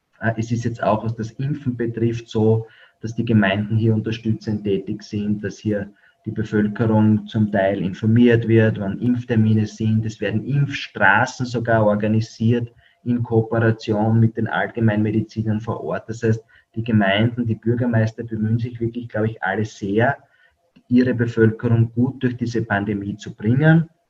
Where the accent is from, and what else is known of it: Austria